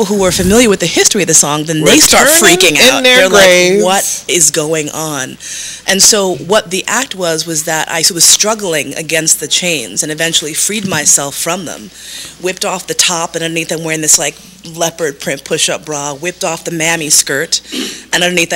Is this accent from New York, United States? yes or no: yes; New York City, New York, United States; now in Los Angeles, United States; I'm actually from New York. I was born in New York City, in New York Hospital, so I'm a double New Yorker rising. That's my sign. I left New York to move to L.A.